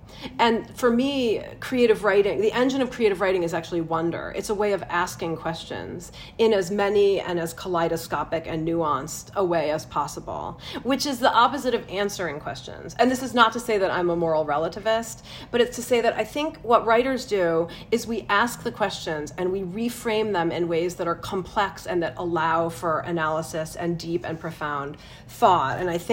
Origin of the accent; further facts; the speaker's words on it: Michigan, United States; now in Chicago, United States; I live in Chicago. I'm from Michigan and I love Michigan.